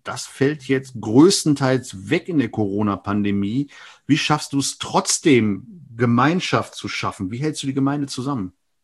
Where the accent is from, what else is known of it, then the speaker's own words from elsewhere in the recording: Rhineland, Germany; Finde ich auch in Ordnung, gerade als Rheinländer, das auch ein Stück weit flexibel zu handhaben an der Stelle.